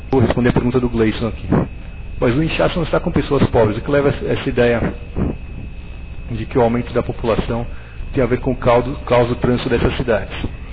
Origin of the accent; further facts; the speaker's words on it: Brazil; Eu não sou apaixonado por carro, eu nunca fui, mas eu sou brasileiro.